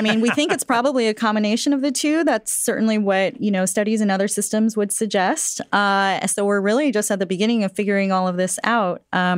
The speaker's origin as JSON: {"language": "English", "region": "Texas", "country": "United States", "said": "I'm from Texas, so I get a lot of questions about this from my friends from Texas."}